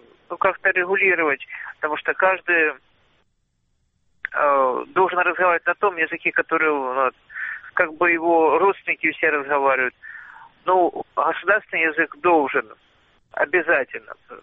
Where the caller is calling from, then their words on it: Kostiantynivka, Donetsk Oblast, Ukraine; с Константиновки.